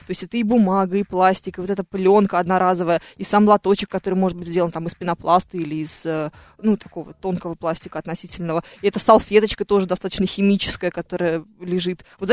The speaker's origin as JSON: {"language": "Russian", "town": "Mytishchi", "region": "Moscow Oblast", "country": "Russia", "said": "я тоже сам из Мытищ"}